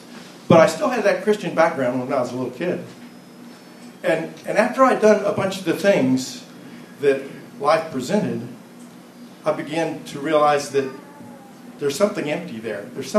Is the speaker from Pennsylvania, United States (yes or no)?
no; Baytown, Texas, United States; I grew up in Baytown, Texas. I'm not originally from Louisiana. I grew up in a little town called Baytown, Texas, which is near Houston.